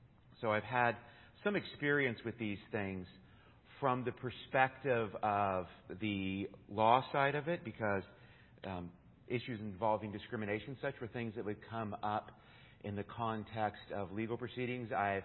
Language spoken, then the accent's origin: English; Burbank, California, United States; I grew up in Burbank, went to Burbank High School, went to UCLA, went to University of San Diego for law school.